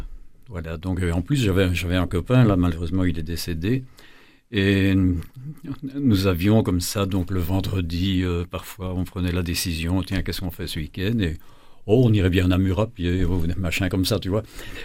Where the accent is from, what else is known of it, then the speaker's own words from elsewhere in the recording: Brussels, Belgium; j'ai grandi sur Woluwe Saint-Pierre, à Bruxelles, qui est une commune de Bruxelles. Et j'y ai passé la grande partie de ma jeunesse